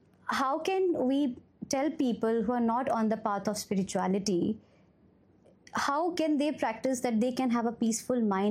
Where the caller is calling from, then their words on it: Chennai, Tamil Nadu, India; I'm speaking from Chennai today.